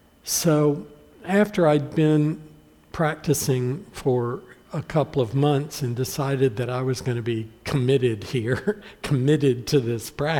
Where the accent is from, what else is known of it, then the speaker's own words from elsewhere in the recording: Atlanta, Georgia, United States; I'm from the South, from Georgia. I grew up in Atlanta.